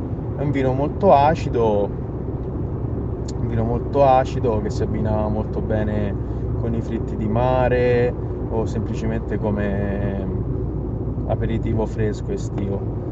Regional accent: Rome, Lazio, Italy; born there; now in Pisa, Italy; sono nato a Roma e adesso vivo in Toscana, precisamente a Pisa

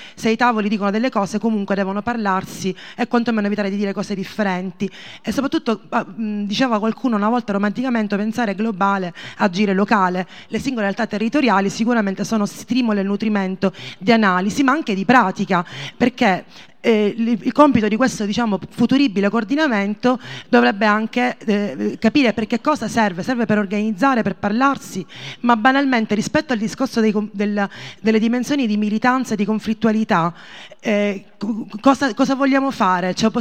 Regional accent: Sicily, Italy; now in Milan, Italy; Allora, io diciamo sono siciliana, vivo a Milano

